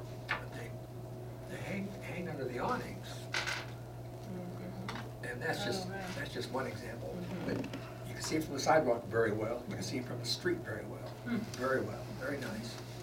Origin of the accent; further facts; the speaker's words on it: Springfield, United States; I grew up in Springfield, a thriving downtown when I was a kid, high school, after that, and it died away.